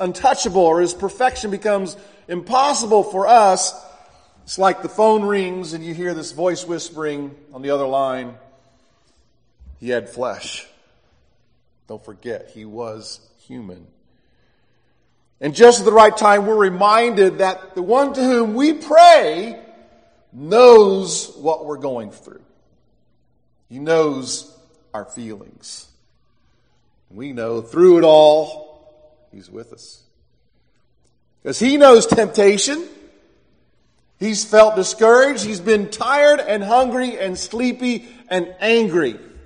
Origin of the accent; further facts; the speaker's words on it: United States; Most of us growing up in the United States have trouble understanding the importance of water